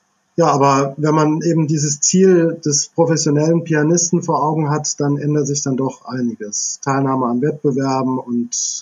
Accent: Rhineland-Palatinate, Germany; Ja, also ich bin in der Nähe von Idar-Oberstein aufgewachsen. Also Kindheit und Jugend verbracht

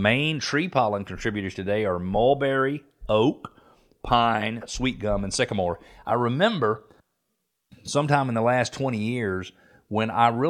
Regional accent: Atlanta, Georgia, United States; I never suffered allergies growing up in Atlanta, but I lived away from Atlanta for almost 10 years.

